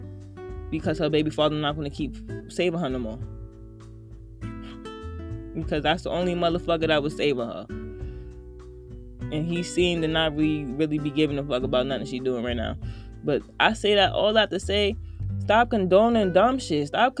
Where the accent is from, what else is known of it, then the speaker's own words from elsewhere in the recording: Baltimore, Maryland, United States; I'm from Baltimore, too.